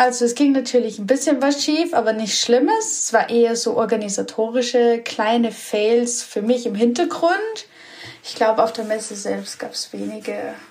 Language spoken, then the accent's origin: German; Austria; für uns Österreicher